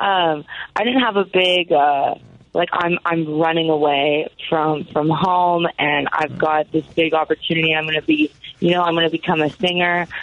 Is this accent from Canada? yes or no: no; Dallas, Texas, United States; I grew up in East Dallas for like a little bit of my childhood, and then whenever I was in like middle school, that's when where I spent most of my time was in like the Highland Park area.